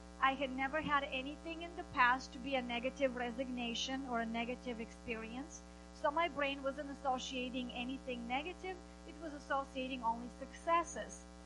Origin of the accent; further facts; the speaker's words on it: Bulgaria; now in United States; So when I was growing up in Bulgaria, I had the belief that I was shy, that I was insecure, and I come from a very broken country full of shame that shames everybody else. I come here